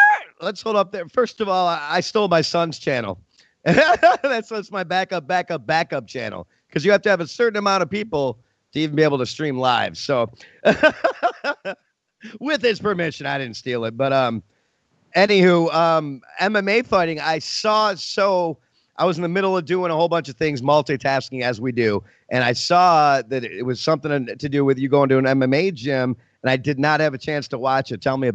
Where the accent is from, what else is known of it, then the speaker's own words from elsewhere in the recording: Michigan, United States; Kind of like many of the people in my home state of Michigan